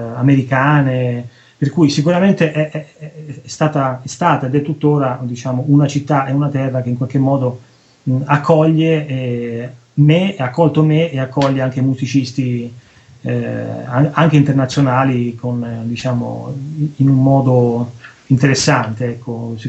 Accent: Marche, Italy; now in Bologna, Italy; io vengo dalle Marche, mi sono trasferito per studiare qua a Bologna

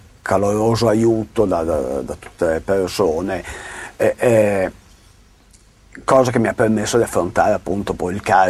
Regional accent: Bologna, Emilia-Romagna, Italy; born there; sono nato a Bologna purtroppo 55 anni fa

